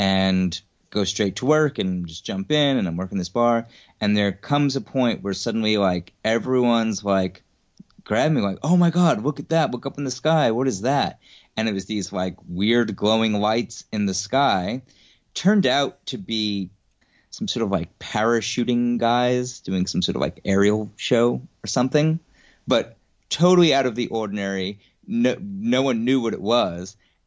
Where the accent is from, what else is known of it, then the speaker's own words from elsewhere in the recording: New York City, New York, United States; so I grew up in Queens, New York